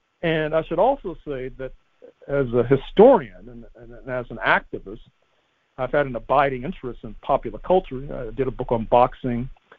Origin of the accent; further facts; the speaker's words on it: St. Louis, Missouri, United States; Number one, I grew up in St. Louis, Missouri, which has been a headquarters for music of all kinds.